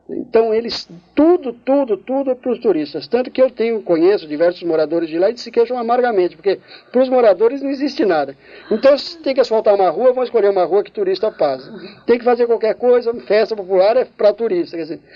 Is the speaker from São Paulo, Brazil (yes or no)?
yes; São Paulo, Brazil; porque eu sou paulista.